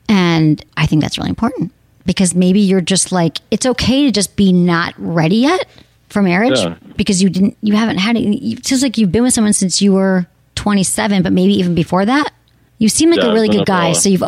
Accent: Michigan, United States; But you're in, I'm from Michigan.

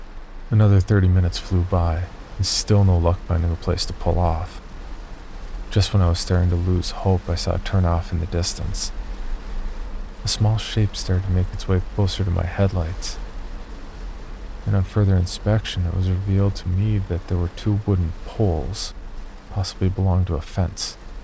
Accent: Oregon, United States; Late in December, I was traveling north from California to my home state of Oregon.

